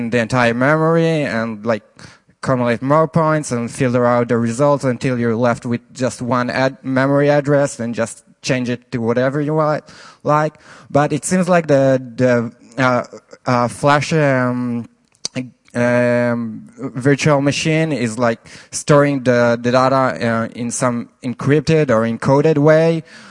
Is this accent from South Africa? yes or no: no; Israel; from Israel. Is there anyone else from Israel here?